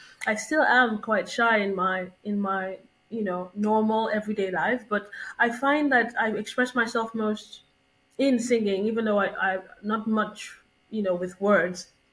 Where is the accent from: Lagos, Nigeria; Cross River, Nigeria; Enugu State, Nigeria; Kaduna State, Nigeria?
Lagos, Nigeria; Growing up in Lagos, Nigeria, we sort of had this middle class upbringing